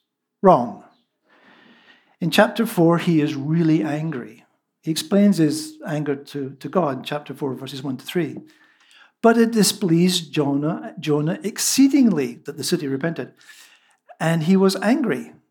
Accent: Scotland, United Kingdom; I grew up in Scotland in the 60s when Scottish nationalism was beginning to rise.

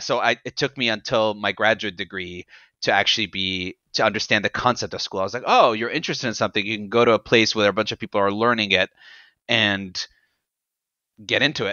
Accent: Egypt; now in United States; as a young kid, it was great, man. I mean, Egypt, the one thing that's really nice about growing up in Egypt the way I did

